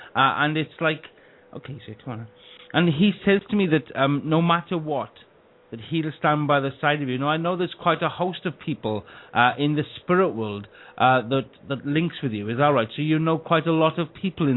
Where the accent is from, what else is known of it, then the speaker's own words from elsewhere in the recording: Wales, United Kingdom; accent: Welsh; like Victor was having on the last one with me with my Welsh accent.